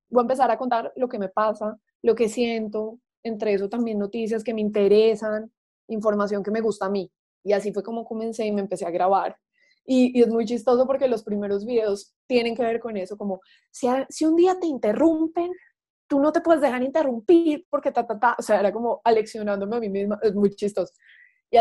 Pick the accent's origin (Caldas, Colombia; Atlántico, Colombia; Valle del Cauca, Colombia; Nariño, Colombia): Caldas, Colombia; Manizales; me mandó una carta del colegio en el que yo estudié en Manizales, yo soy de Manizales